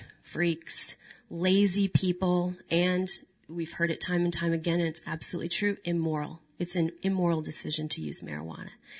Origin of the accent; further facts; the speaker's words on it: Tulsa, Oklahoma, United States; also born or lived in Fort Smith, Arkansas; I was born in Fort Smith, Arkansas. I was raised in Tulsa, Oklahoma. I went to a public high school.